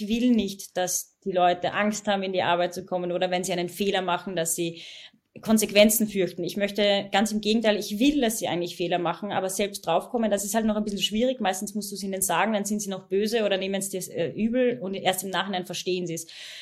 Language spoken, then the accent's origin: German; Poland; Ich musste 30 Mal die Schule wechseln. Ich bin in Polen aufgewachsen. Ich habe ständig umziehen müssen, wo es gerade der Firma gepasst hat.